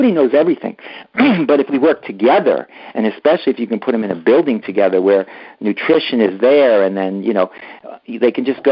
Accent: Ocean Township, New Jersey, United States; I'm a Jersey boy from Ocean Township, which is in you know, near Asbury Park.

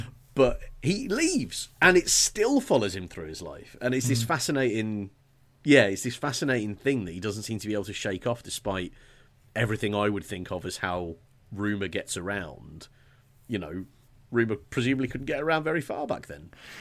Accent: England, United Kingdom; I'm English and I'm Welsh.

